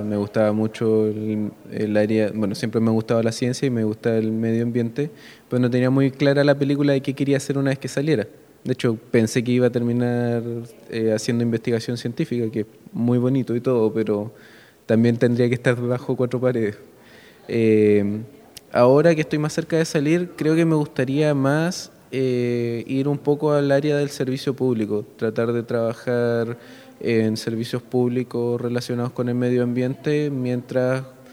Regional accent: Isla Maillén, Los Lagos, Chile; also born or lived in Concepción; Sí, bueno, crecí en Isla Maillén, acá al frente, y estudié acá en Puerto Montt. Tuve un tiempo en Concepción y después volví para acá.

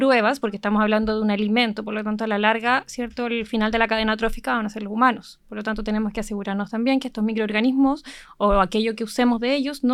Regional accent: Temuco, Araucanía, Chile; Yo vengo de Temuco. Yo estudié en la Universidad de la Frontera.

